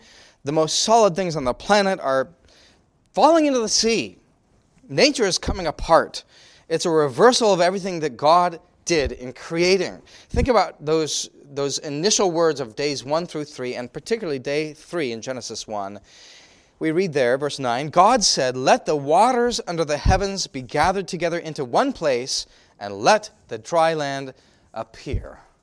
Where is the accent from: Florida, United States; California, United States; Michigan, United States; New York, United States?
California, United States; Now, I grew up in California, and I know that Pastor did as well.